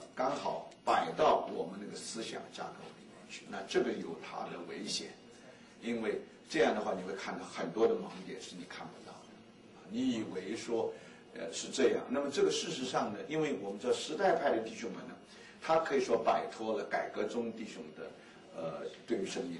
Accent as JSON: {"language": "Chinese", "country": "China", "said": "我觉得我们中国人没有太多的条件，能够欣赏这个历史派"}